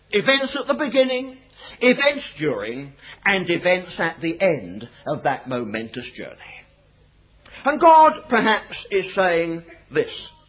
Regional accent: England, United Kingdom; But I was brought up on Sankis, an excellent hymn book, if you'll allow Sassenach to say that.

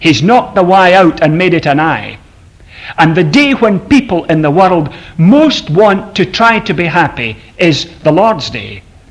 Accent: Scotland, United Kingdom; It's neglected because as Scottish people, we're a bit afraid of emotion.

